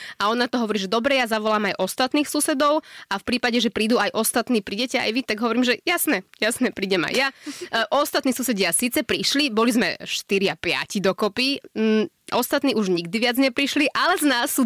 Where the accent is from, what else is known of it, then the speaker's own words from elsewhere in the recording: Nitra, Nitra Region, Slovakia; now in Bratislava, Slovakia; Sice som z Nitry, ale predsa tá Bratislava je väčšia.